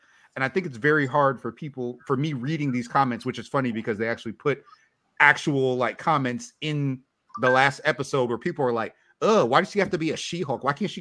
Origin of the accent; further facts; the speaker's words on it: New York, United States; I'm from New York. Both my parents are foreign born.